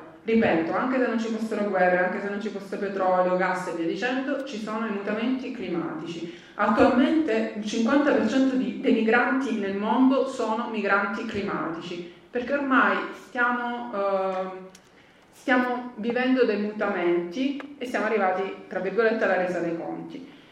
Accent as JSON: {"language": "Italian", "region": "Calabria", "country": "Italy", "said": "Io, si sarà sentito dal mio accento, sono calabrese."}